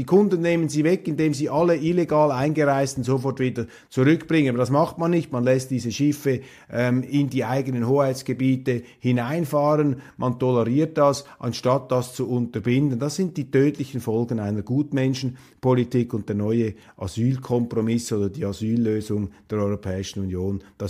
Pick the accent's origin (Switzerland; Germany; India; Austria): Switzerland; Aber bei mir löst das etwas anderes aus als Schweizer.